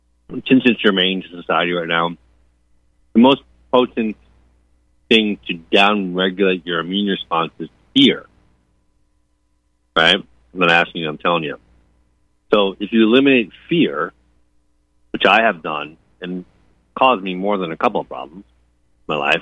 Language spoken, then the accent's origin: English; East Coast, United States; But I'm from the East Coast originally, you know.